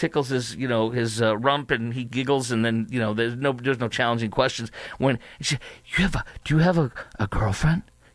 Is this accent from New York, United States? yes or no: no; Chicago, Illinois, United States; You know, I'm born and raised in Chicago